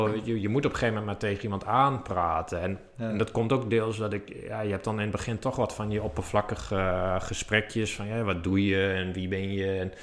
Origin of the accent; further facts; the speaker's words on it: Groningen, Netherlands; Ja, precies, ik kom uit Groningen, maar dat hebben jullie vast wel gehoord aan mijn tongval.